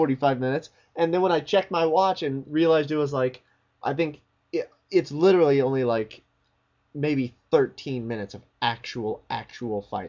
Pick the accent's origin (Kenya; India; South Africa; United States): United States; Nixa, Missouri; from Nixon, Missouri.